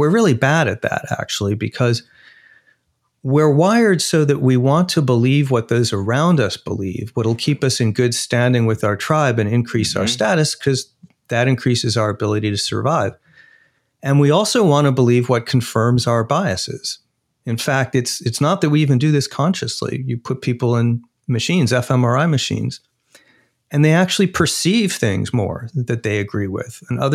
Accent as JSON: {"language": "English", "region": "Arizona", "country": "United States", "said": "I would point to my home state, Arizona, where there's a so-called vote audit going on."}